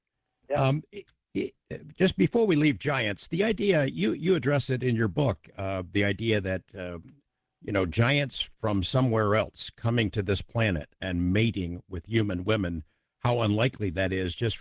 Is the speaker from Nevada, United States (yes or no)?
yes; Nevada, United States; in part because of the stories that relate to my home state of Nevada.